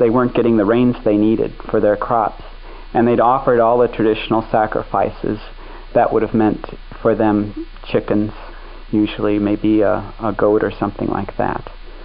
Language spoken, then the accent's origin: English; Gardner, Illinois, United States; Well, I was born in Streator, Illinois. I grew up in Gardner, Illinois, which is about 60 miles south of Chicago.